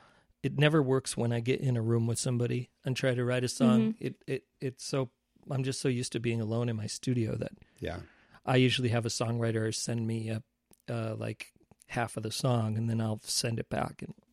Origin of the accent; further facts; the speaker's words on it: Milwaukee, Wisconsin, United States; And I grew up in Milwaukee, Wisconsin. And so there really wasn't too much outside of Milwaukee.